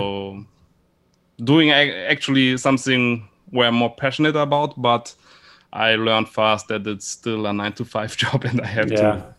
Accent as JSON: {"language": "English", "town": "Munich", "region": "Bavaria", "country": "Germany", "second_language": "English", "said": "I'm from Munich. As mentioned, I'm 32 years old right now."}